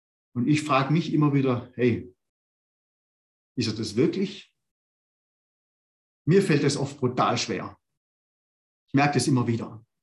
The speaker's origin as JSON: {"language": "German", "country": "Germany", "said": "Und ich habe als typischer Deutscher manchmal gesagt"}